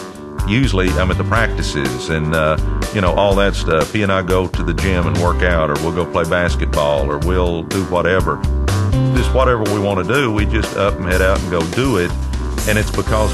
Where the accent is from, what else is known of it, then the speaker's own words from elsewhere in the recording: Dallas, Texas, United States; I grew up in Southeast Dallas in a terrible part of town, not because that's where my mom wanted to live.